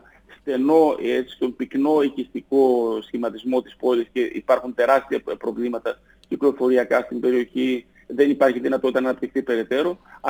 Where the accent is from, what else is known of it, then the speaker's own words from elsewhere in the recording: Thessaloniki, Central Macedonia, Greece; Ως Θεσσαλονικιός, ο οποίος για 18 χρόνια πηγαίνουμε στην Αθήνα